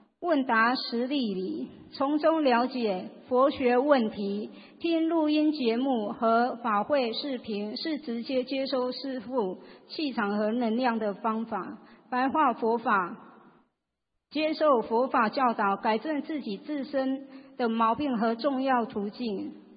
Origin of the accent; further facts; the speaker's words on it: Taipei, Taiwan; 我来自台湾台北